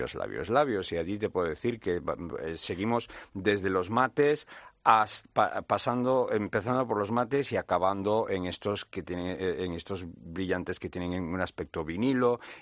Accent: Portugal; nosotros, que somos bronceados, que vamos a la playa, que tenemos este sol, y yo digo nosotros porque soy portugués y también lo tengo allí, y estoy bronceado.

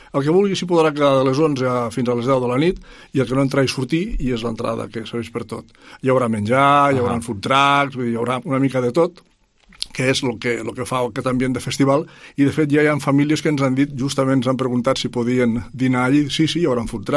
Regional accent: Lleida, Catalonia, Spain; estem parlant de que som tots de Lleida

